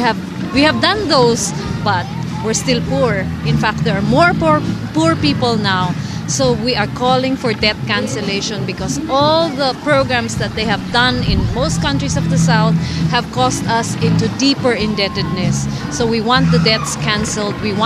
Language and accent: English; Philippines; from the Philippines.